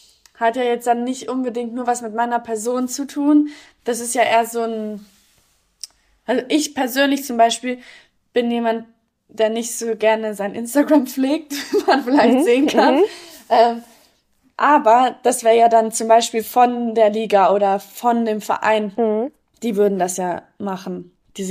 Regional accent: Essen, North Rhine-Westphalia, Germany; ich komme aus Essen, ich kann sagen, wie es da zumindest damals war.

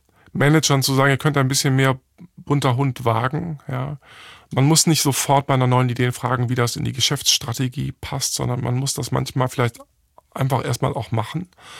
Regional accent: Hamburg, Germany; Ich bin in einer Werbeagentur in Hamburg aufgewachsen.

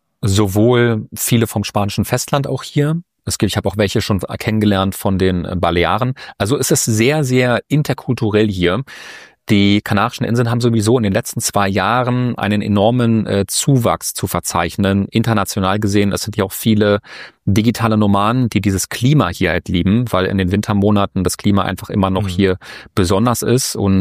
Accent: Berlin, Germany; Ich komme ja zum Beispiel aus Berlin.

